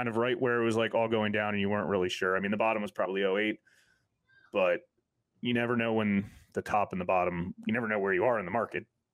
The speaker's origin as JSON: {"language": "English", "region": "Washington D.C.–Baltimore area", "country": "United States", "tie": "born or raised there", "also_born_or_lived": "Colorado", "said": "from Hard Money Bankers. In the Washington D.C. Baltimore area, born and raised here. Moved out a little bit for college and to see Colorado"}